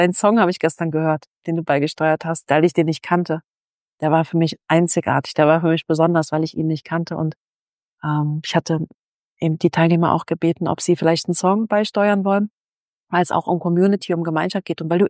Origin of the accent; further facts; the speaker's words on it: Berlin, Germany; Ich bin ja in Berlin, in der Großstadt groß geworden.